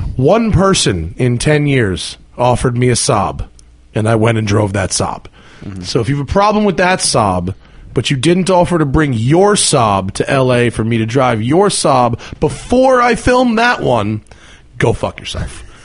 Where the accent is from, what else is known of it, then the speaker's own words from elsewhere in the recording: Northeast, United States; Growing up in the Northeast, you see Saabs a lot.